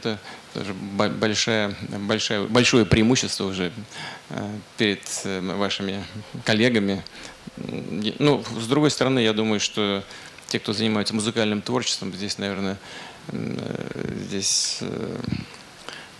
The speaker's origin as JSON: {"language": "Russian", "region": "Saint Petersburg", "country": "Russia", "said": "Вот я об этом хорошо знаю, я сам из Ленинграда, из Петербурга."}